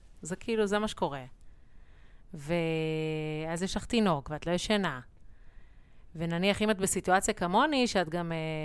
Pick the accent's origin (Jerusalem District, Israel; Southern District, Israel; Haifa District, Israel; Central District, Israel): Jerusalem District, Israel; Jerusalem; אני ירושלמית.